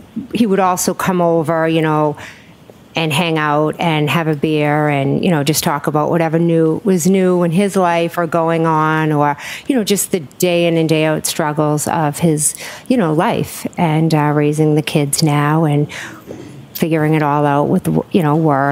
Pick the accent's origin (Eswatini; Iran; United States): United States; Canton, Massachusetts; I was born and raised in Canton, and now I'm raising my family there.